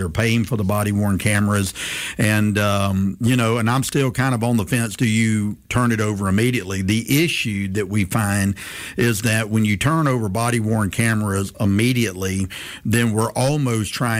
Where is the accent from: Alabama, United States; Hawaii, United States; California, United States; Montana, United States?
Alabama, United States; Prichard; I do believe, growing up poor, and we talked about that earlier, where I grew up in Pritchard, I did have a lot of love, faith, and discipline.